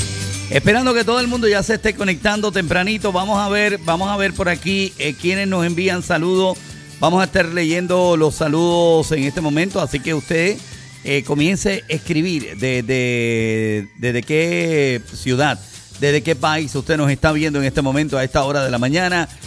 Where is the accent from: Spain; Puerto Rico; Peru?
Puerto Rico; Ponce; born there; Aunque yo nací en Ponce, mis padres son de la ciudad de poeta, mi papá.